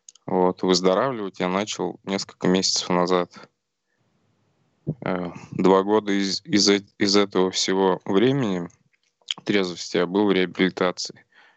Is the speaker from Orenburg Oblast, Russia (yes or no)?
yes; Orenburg, Orenburg Oblast, Russia; born there; Родился я в Оренбурге за 2500 километров отсюда.